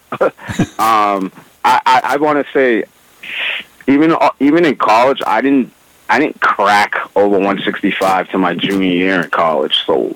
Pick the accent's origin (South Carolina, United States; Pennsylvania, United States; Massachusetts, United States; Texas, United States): Massachusetts, United States; Lynn; Always played it, you know, in Lynn, growing up in Lynn, always played it.